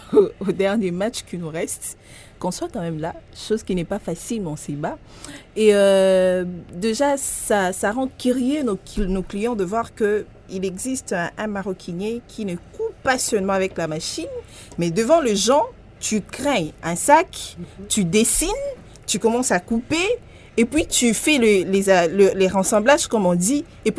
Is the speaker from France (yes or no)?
no; DR Congo; on est congolais, on sait comment est-ce que ça fonctionne ici